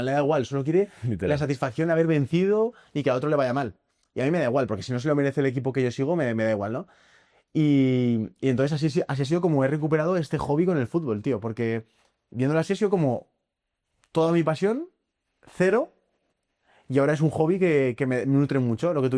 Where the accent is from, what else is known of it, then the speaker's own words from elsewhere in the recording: Tolosa, Basque Country, Spain; Al final, como somos de Tolosa